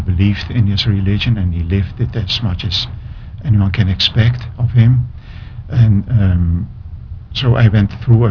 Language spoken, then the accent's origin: English; Bratislava, Bratislava Region, Slovakia; also born or lived in Tarnów, Poland; we moved to Pressburg, Bratislava in Czechoslovakia, kitty corner from Vienna.